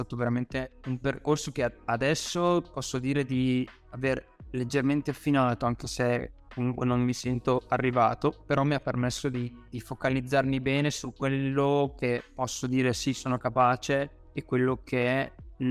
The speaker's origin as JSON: {"language": "Italian", "town": "Reggio Emilia", "region": "Emilia-Romagna", "country": "Italy", "accent": "Emilian", "said": "Non so se si sente dall'accento, se è molto pronunciata, ma sono emiliano, di Reggio Emilia."}